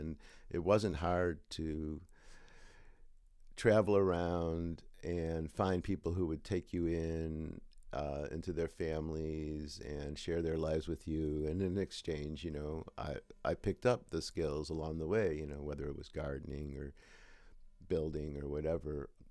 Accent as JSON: {"language": "English", "town": "Chicago", "region": "Illinois", "country": "United States", "tie": "born or raised there", "said": "I mean, I grew up in Chicago, in the city"}